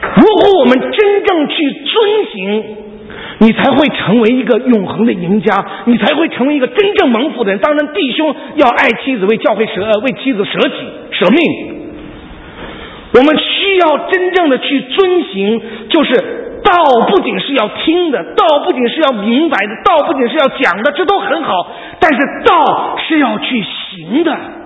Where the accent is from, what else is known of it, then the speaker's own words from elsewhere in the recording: Lanzhou, Gansu, China; born there; 因为我生在兰州